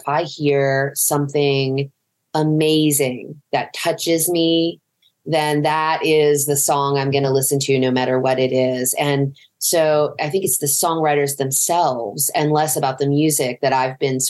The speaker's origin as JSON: {"language": "English", "region": "Appalachia", "country": "United States", "said": "because I come from the Appalachian Mountains and I grew up listening not just to bluegrass, but what we would call in my family, mountain music."}